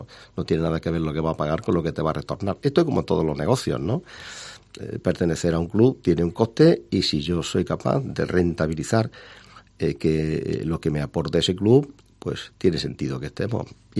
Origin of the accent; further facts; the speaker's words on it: Torre del Campo, Andalusia, Spain; la gente de Torre del Campo, por mencionar mi pueblo, hacían calidad y sin embargo no podían ponerle que eso era de Jaén